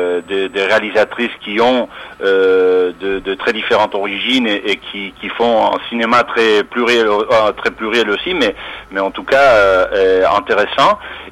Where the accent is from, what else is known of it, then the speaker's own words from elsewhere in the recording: Spain; en tant qu'espagnol, je dirais, on a un peu honte